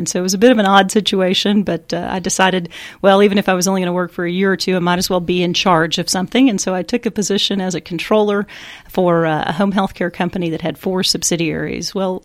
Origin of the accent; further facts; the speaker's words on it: Houston, Texas, United States; Well, I grew up in the Houston area